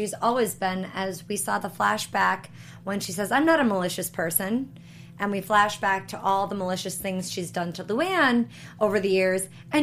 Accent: Wisconsin, United States; accent: Wisconsin; I've had Dad here with me from Wisconsin, so I feel like I'm back to my Wisconsin accent.

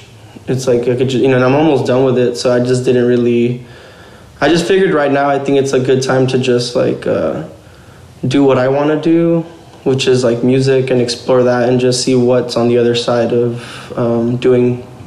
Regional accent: Pomona, California, United States; But yeah, growing up in Pomona was interesting.

